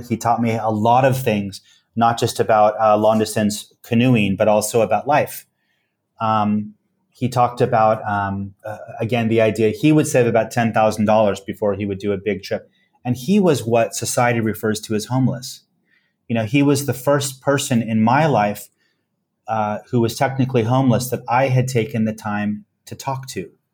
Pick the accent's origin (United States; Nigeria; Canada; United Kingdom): United States; West Coast; But I come from the West Coast, and I talked to some friends